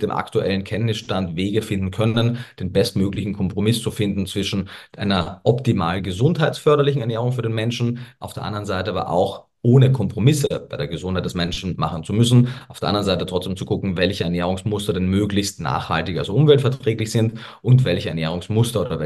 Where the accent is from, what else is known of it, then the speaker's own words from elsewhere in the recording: Austria; born there; also born or lived in Germany; wie man vielleicht oder vielleicht auch nicht hört, ich bin gebürtiger Österreicher, habe aber lange Zeit auch viele Jahre in Deutschland gelebt